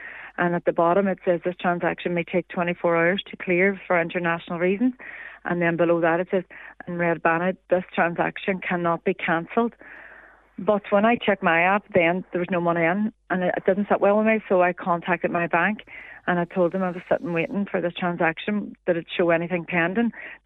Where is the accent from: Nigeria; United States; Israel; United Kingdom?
United Kingdom; Strabane, Northern Ireland; He wanted to meet in Lifford because I'm from Strabane.